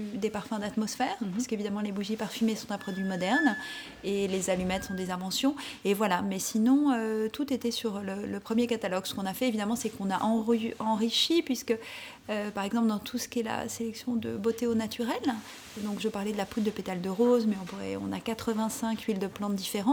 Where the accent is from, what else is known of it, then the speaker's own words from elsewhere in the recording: Paris, Île-de-France, France; also born or lived in Beirut, Lebanon; Je suis née à Beyrouth, au Liban